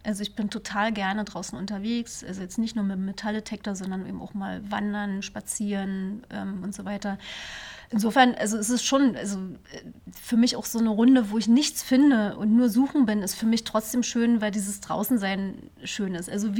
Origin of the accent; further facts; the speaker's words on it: Nennhausen, Brandenburg, Germany; eine kleine Ausgrabung in Nennhausen, meinem Heimatort, wo ich dann schon als Kind am Rand gesessen habe